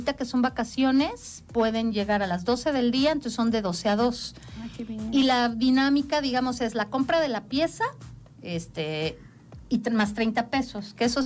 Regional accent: Mexico City, Mexico; Yo soy de la Ciudad de México, okay, y empecé a pintar allá

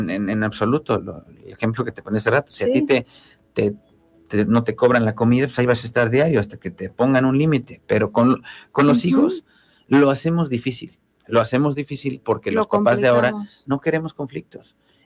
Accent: Mexico; Y México, no lo digo con orgullo, soy mexicano.

